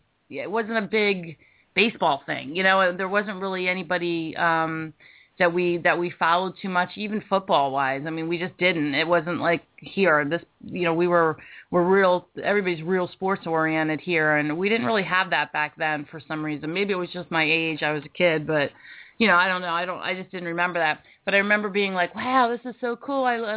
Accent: Ohio, United States; moved away; You know, what's funny is when I moved here from Ohio, I'm going to be dating myself here because I'm going to have to tell the year. But we moved here, and it was 1979, I believe.

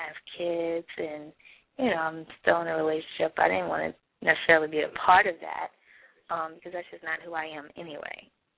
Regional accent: New Orleans, Louisiana, United States; now in Houston, United States; It was in Houston. It was after Hurricane Katrina. I was out here. And I'm from New Orleans, and we just met out here on my birthday, and it was 5 years ago.

